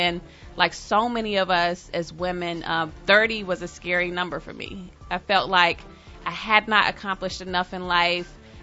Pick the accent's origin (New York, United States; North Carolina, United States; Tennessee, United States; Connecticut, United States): North Carolina, United States; as a college student at Clark or as a young girl growing up in North Carolina